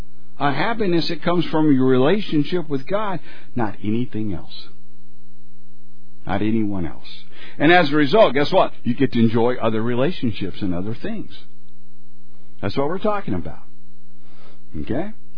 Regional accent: Arizona, United States; See, I'm from Arizona. We're not smart enough to reset our VCRs.

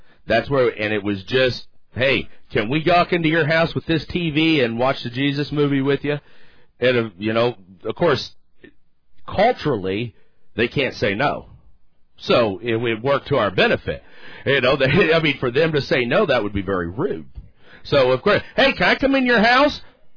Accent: Ohio, United States; Now, we're from Ohio, and Mexico's hot.

